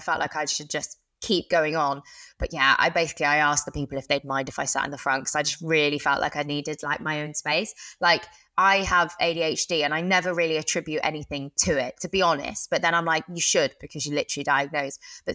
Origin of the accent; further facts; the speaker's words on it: Cheltenham, South West England, United Kingdom; I'm from Cheltenham, if anyone didn't know, and they've got very big race meets.